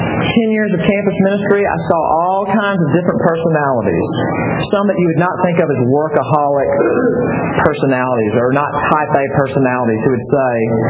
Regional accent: Mississippi, United States; there's Mississippi, right? My home state. You know, and you can hide. I'm from it, fifth generation Mississippian, I can say that, all right?

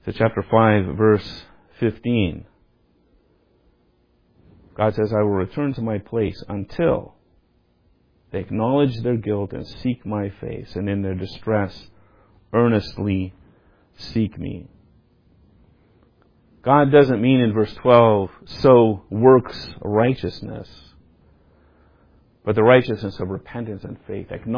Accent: Seattle, Washington, United States; Not a drizzle like where I grew up in Seattle.

